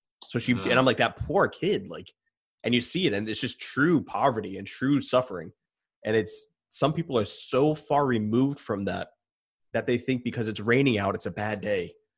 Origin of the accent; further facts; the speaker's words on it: Rhode Island, United States; I'm from Rhode Island, so it's 5 minutes, I'm outside my state